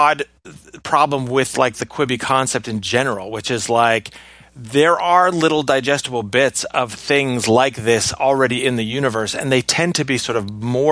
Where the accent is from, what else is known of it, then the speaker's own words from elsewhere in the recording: Canada; which are familiar to me because I grew up in Canada